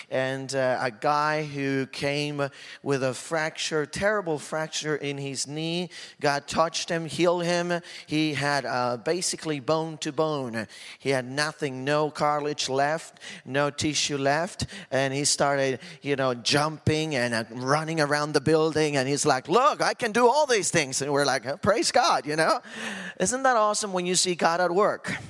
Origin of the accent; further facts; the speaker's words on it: Costa Rica; You know, I started back in my home country, Costa Rica.